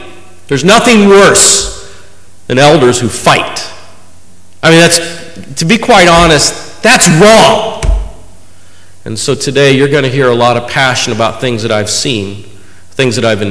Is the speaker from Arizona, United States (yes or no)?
no; Kansas City, Missouri, United States; now in Overland Park, United States; I come from Kansas City, and I actually live on the Kansas side in a suburb called Overland Park.